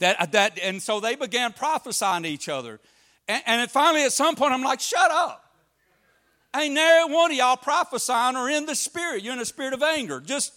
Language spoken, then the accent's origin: English; Texas, United States; now in Wisconsin, United States; I'm not from Wisconsin. I am from deep southeast Texas, the swampy piney woods of Texas.